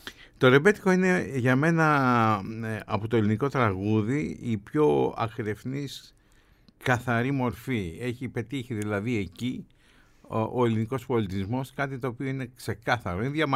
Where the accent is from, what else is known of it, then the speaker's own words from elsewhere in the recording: Piraeus, Attica, Greece; λόγω του ότι είμαι πειραιώτης ανακάλυψα το πραγματικό μπουζούκι, το τρίχορδο